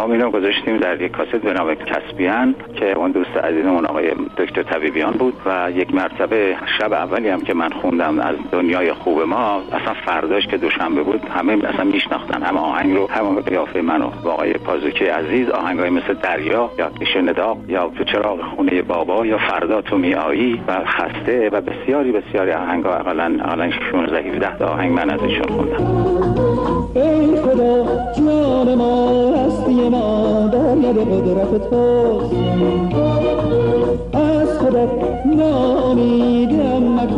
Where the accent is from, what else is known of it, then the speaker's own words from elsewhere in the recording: Isfahan, Iran; مکتب، کودکستان، دبستان، دبیرستان و دانشگاه رو در اصفهان تمام کردم. عزیز بگو اصفهانی نیستم؟